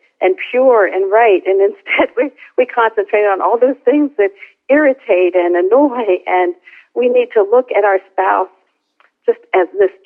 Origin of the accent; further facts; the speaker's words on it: Pennsylvania, United States; I was raised in Pennsylvania.